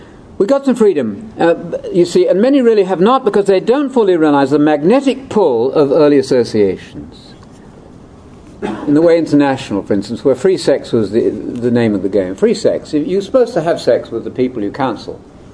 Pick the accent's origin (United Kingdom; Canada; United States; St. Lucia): United Kingdom; Being a Brit